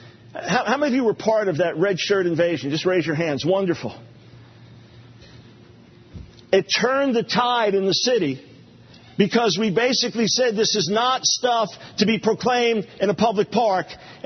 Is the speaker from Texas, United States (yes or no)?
no; New York, United States; now in Concord, United States; And even though I'm a New Yorker, as most all of you know, and I would have rather been someone else than in Charlotte initially. Now I'm thrilled that we're in the greater Charlotte area here in Concord